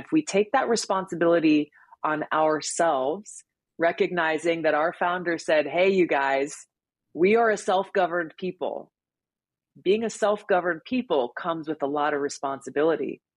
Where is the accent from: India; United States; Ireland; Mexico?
United States; and as an American, just as an American citizen.